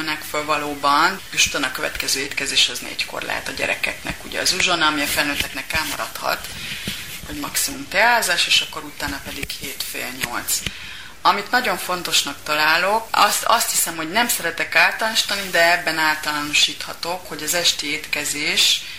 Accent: Hungary; now in France; meg beszélek franciául, tehát, de nem, én és akarom mondani, hogy büszke vagyok, hogy magyar vagyok, hát én magyar vagyok, tehát nem azért, mert ott élek, nem feltétlenül érzem magam franciának, bár amikor itthon vagyok, akkor igen.

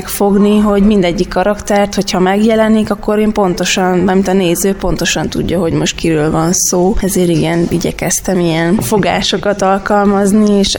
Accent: Transylvania, Romania; én erdélyi vagyok, és hazautaztunk

